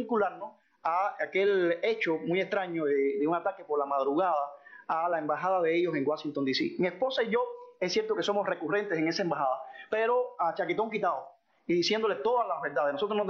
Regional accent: Cuba; todos somos cubanos

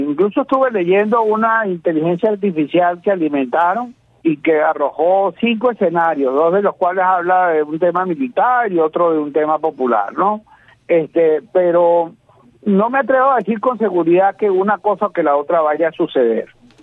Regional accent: Venezuela; Venezuela, que es mi estado, que es mi país, que es mi terruño

